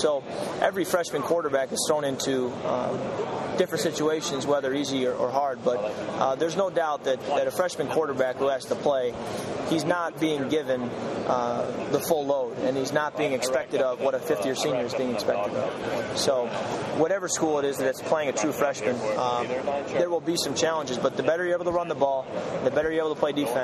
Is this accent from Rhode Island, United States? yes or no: no; Michigan, United States; even if I'm from Michigan.